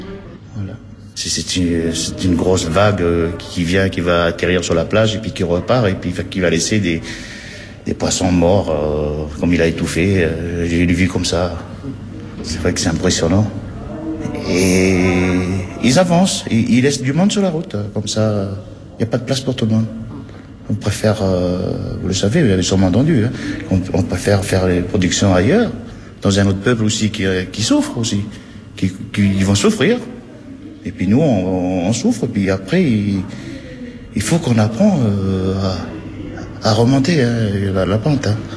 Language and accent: French; Vanuatu; born or raised there; now in France